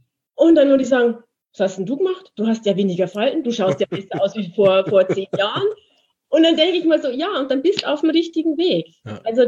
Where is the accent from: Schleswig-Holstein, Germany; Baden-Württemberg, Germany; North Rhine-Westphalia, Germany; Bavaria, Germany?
Bavaria, Germany; Munich; ich komme ja aus München, ich habe 15 Jahre in München gewohnt